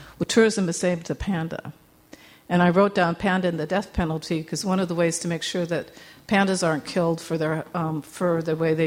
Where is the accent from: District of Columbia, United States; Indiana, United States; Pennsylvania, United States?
District of Columbia, United States; Washington; And to round it out, my hometown, Washington, D.C., like so many other things